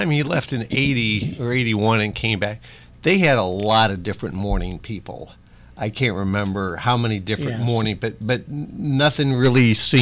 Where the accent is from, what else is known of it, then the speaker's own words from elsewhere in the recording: Cincinnati, Ohio, United States; Because he came here from Cincinnati, I came here from Cincinnati.